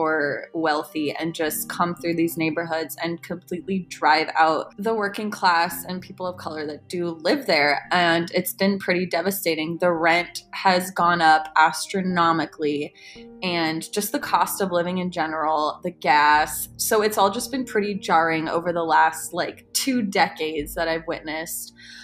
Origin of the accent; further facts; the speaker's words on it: Los Angeles, California, United States; I guess my radicalization started because I was born and raised in Los Angeles, which we all know is a huge hub for homelessness.